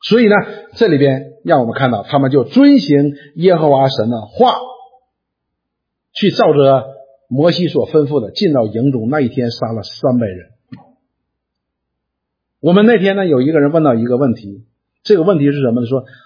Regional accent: China; 这就是我们中国人所说的除恶务尽

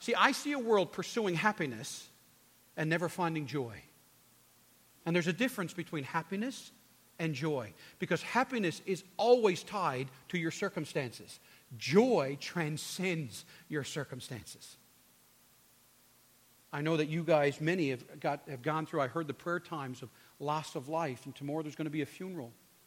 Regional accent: Newfoundland and Labrador, Canada; I'm from Newfoundland, and so we only know one way, and that's blunt.

